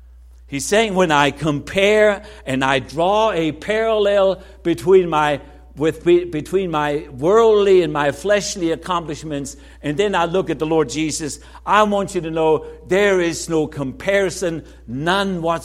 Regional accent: Germany; English is a second language; moved away as an adult; now in United States; And I just basically say, I'm from Germany. I came to this country when I was 19 and got married at 20.

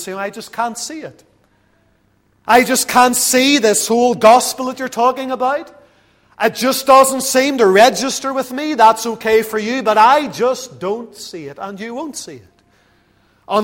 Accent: Lisburn, Northern Ireland, United Kingdom; Just finished a book last night about a man from Lisburn, my hometown.

